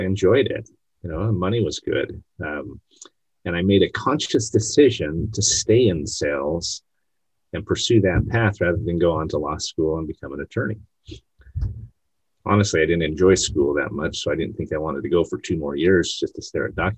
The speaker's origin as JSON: {"language": "English", "country": "New Zealand", "tie": "born or raised there", "also_born_or_lived": "Utah", "lives_now": "San Diego, United States", "said": "You know, I grew up in New Zealand as a kid and then lived in Utah for many years"}